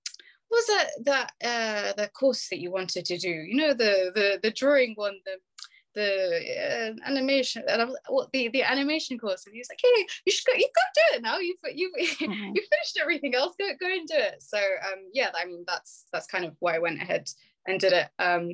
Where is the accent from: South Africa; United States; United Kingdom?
United Kingdom; Birmingham, West Midlands; So I was brought up in born and bred in Birmingham. So it has a very large Yemeni community